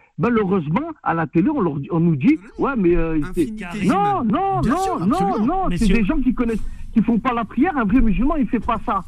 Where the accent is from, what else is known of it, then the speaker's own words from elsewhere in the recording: France; born there; Moi, je suis né en France. Ma mère est née en France. Mes enfants sont nés en France. J'ai jamais été en Algérie.